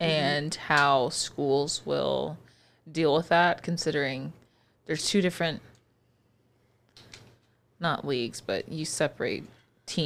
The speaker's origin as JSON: {"language": "English", "region": "Connecticut", "country": "United States", "said": "I'm from Connecticut."}